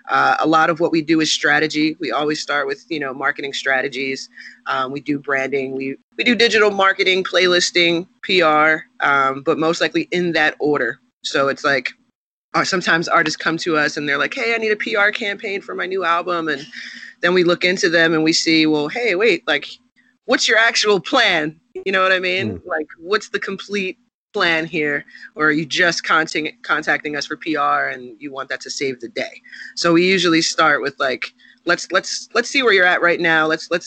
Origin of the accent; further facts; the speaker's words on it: Philadelphia, Pennsylvania, United States; He's from New York. I'm from Philly.